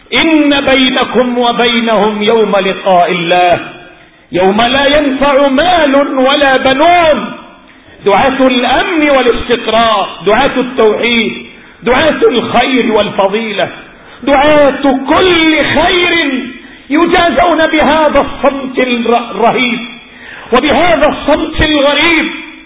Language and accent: Arabic; Yemen; نحن وجميع أبناء اليمن